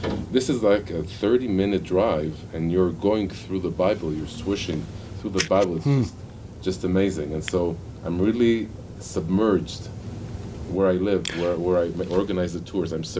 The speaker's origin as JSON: {"language": "English", "town": "Jerusalem", "region": "Jerusalem District", "country": "Israel", "tie": "born or raised there", "said": "I was born and raised in Jerusalem, in Israel, in the Holy Land"}